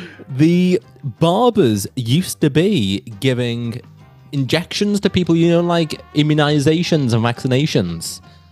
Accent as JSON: {"language": "English", "country": "United Kingdom", "said": "Because I'm British."}